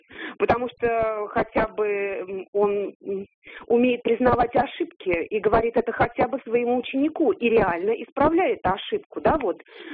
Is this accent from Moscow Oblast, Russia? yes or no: yes; Moscow Oblast, Russia; я из Подмосковья.